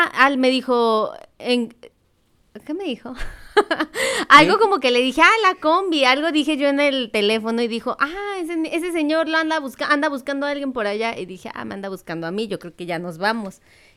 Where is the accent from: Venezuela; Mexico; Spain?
Mexico; y bueno, nosotros mexicanos.